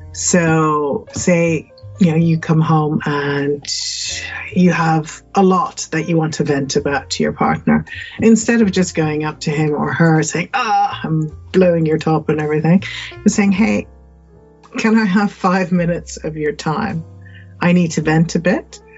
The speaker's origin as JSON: {"language": "English", "country": "Netherlands", "lives_now": "London, United Kingdom", "said": "I'm from Holland, where it's quite liberal and open. We live in London, we live in England."}